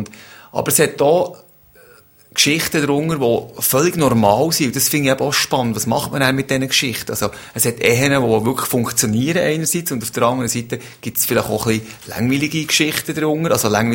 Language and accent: German; Bern, Switzerland; also born or lived in Valais; ich fühle mich auch eigentlich irgendwo durch als Walliser, aber ich bin gleich auch, durch das, dass ich in Bern aufgewachsen bin, eigentlich ein Berner.